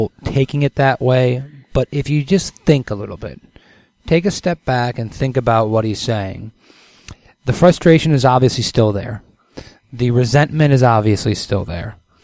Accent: Detroit, Michigan, United States; And I'll be honest with you, I'm actually a Lions fan. I'm from Detroit.

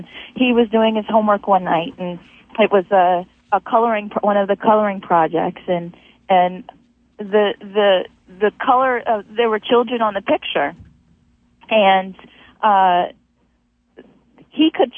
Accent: Maryland, United States; now in Baltimore, United States; I have a six-year-old son, and I'm African-American. I grew up in Harford County, which is largely diverse, and I appreciated the fact that in the schools that the diversity was a good thing. I believe right now I live on the west side of Baltimore City.

